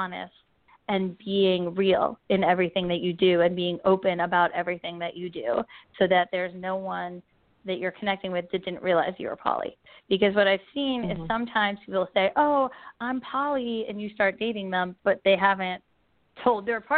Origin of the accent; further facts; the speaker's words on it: New York, United States; I grew up in New York, and where I grew up, even though I was in New York, which is a really multicultural, amazing space